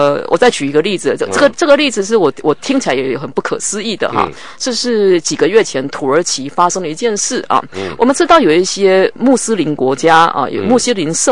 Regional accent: Taiwan; 我们台湾人觉得说做这样的事情是有可能是一个孝顺的儿子

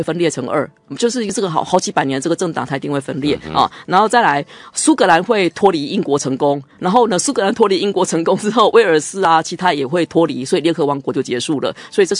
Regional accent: Taiwan; 如果我们身为台湾人，我们也应该反对。

